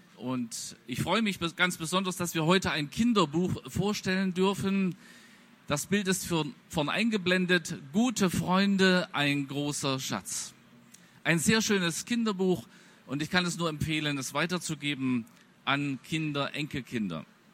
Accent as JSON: {"language": "German", "region": "Saxony", "country": "Germany", "said": "Und als Sachse würde ich sagen, Made to Create."}